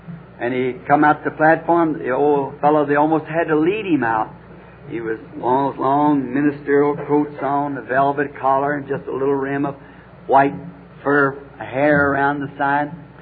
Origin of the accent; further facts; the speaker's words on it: Ireland; Of course, being Irish, my people are Catholic.